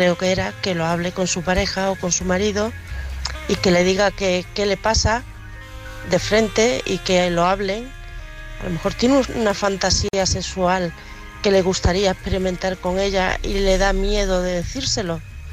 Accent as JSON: {"language": "Spanish", "region": "Andalusia", "country": "Spain", "accent": "Andalusian", "said": "Perdón, soy un poco andaluza."}